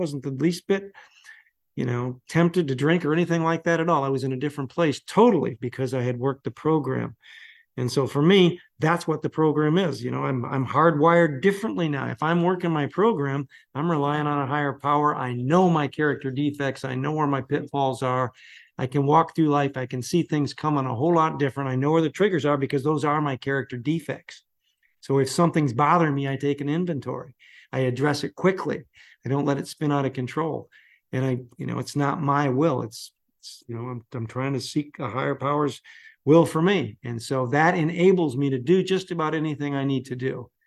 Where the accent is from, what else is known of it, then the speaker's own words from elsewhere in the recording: Michigan, United States; back in Michigan in my hometown with my father's old friends who were all alcoholics.